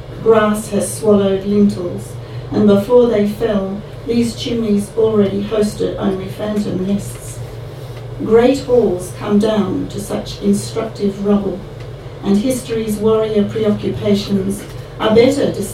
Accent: Australia; And for me as an Australian, those seasons and that deep, deep winter were extraordinary

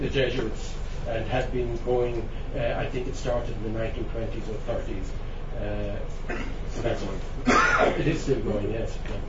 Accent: Limerick, Munster, Ireland; also born or lived in Wexford; I was brought up in Limerick, well after Wexford, we went to Limerick and spent my teenage years there. And I went to the Jesuits, to the Sacred Heart College, the private.

